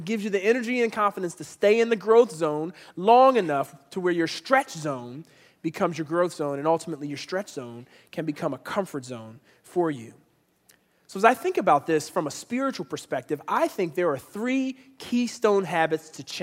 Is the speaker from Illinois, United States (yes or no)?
no; Philadelphia, Pennsylvania, United States; I grew up in Philadelphia, in the city, and for some reason in the concrete streets of Philadelphia, there wasn't a lot of tent camping at night.